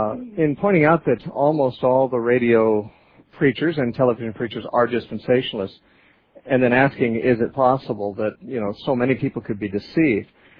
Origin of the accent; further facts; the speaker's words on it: Santa Cruz, California, United States; our next caller is Diane, who's calling us from Santa Cruz, California, my hometown.